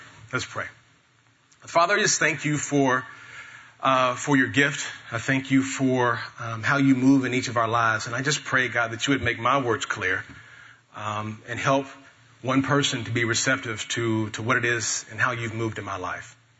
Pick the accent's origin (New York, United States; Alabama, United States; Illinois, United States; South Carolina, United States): Illinois, United States; Metropolis; So it would make sense that I grew up in Metropolis. Metropolis, Illinois, the home of Superman.